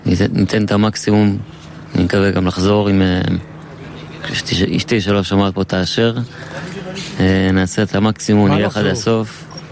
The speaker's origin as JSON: {"language": "Hebrew", "town": "Oranit", "region": "Judea and Samaria Area", "country": "Israel"}